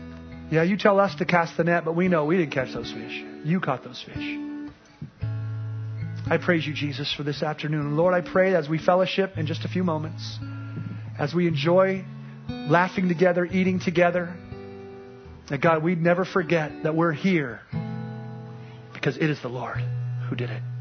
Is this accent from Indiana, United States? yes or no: no; Oakland, California, United States; born there; I was born in Oakland. I'm East Bay Grease.